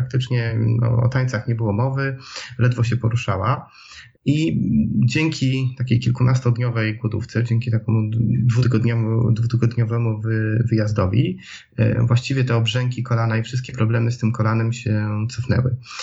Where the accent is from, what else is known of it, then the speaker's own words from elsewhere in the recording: Tricity, Pomeranian Voivodeship, Poland; Ja pochodzę z Trójmiasta, mam 34 lata, mieszkam z moją małżonką.